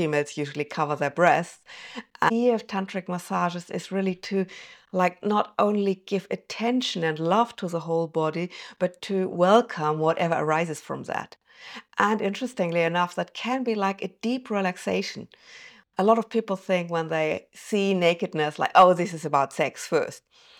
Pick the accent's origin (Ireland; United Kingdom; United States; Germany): Germany; English is a second language; I'm based in Germany, and I'm originally from Germany, so English is my second language.